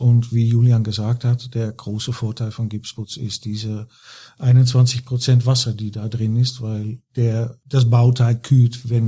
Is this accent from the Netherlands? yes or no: yes; Netherlands; German is a second language; moved away as an adult; now in Germany; Die hören aber bestimmt gleich, dass ich kein gebürtiger Deutscher bin. Ich bin Holländer